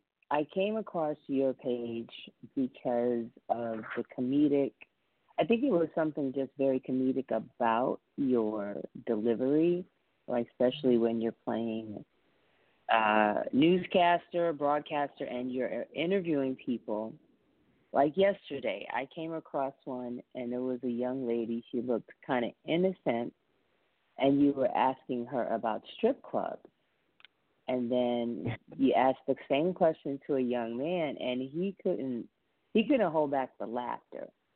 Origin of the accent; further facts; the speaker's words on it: Bronx, New York, United States; Okay, because I'm from the Bronx. That's where I'm originally from.